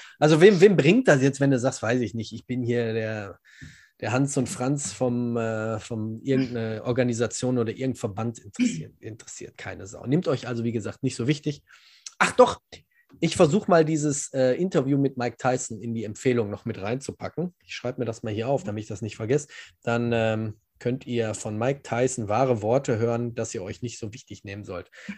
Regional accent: Gelsenkirchen, North Rhine-Westphalia, Germany; ich komme aus Gelsenkirchen, das ist jetzt nicht eine Stadt, die wunderschön ist.

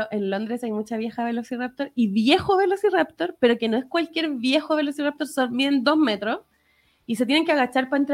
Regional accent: Talcahuano, Biobío, Chile; also born or lived in Coronel; yo que soy de Talcahuano, que viví en Coronel, que teníamos la casa cerca de la playa y caminábamos a la playa

